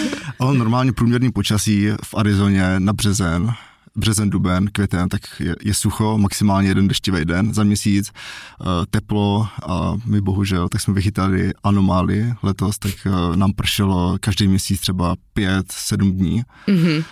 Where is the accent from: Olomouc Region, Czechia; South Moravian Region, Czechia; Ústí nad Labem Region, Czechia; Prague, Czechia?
South Moravian Region, Czechia; Brno; pocházím z Brna.